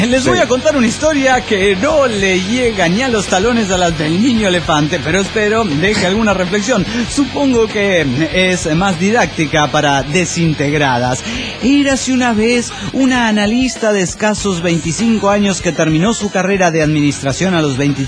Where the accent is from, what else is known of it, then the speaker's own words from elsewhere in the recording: Ecatepec, State of Mexico, Mexico; de Ecatepunk, México.